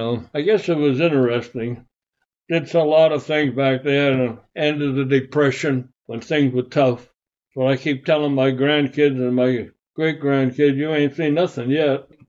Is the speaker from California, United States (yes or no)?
no; Boston, Massachusetts, United States